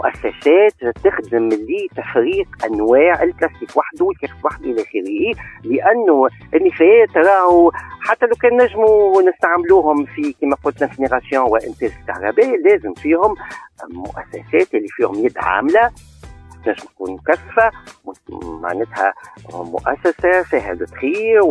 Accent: Tunisia; شركة الحمد لله عندنا في تونس سوتيوب نجم ريكوبير الزيوت

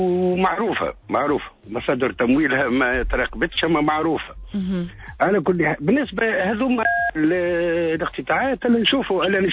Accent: Sousse, Sousse Governorate, Tunisia; عندنا في تونس

